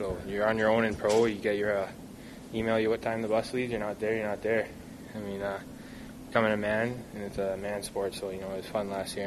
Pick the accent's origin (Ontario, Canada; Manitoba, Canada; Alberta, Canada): Ontario, Canada; Toronto; I'm from Toronto, right? So I went to St. Mike's